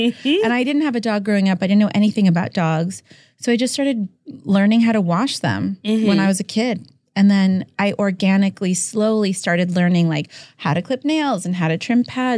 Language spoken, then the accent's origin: English; Los Angeles, California, United States; I got into it just kind of by chance. My mom used to buy cat food at PetSmart. Mm-hmm. And I grew up in the Valley in LA.